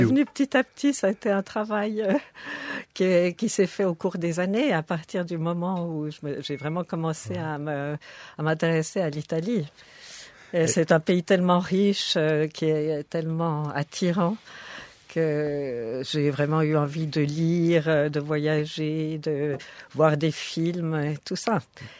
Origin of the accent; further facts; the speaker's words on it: Geneva, Switzerland; now in Paris, France; Mais en fait, moi, je suis originaire de Genève.